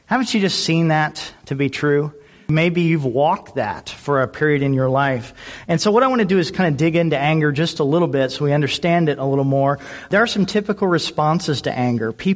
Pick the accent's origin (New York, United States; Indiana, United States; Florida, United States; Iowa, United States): Indiana, United States; Indianapolis; I'm from Indianapolis, Indiana, and kind of the classic from my teen years was a guy named Bobby Knight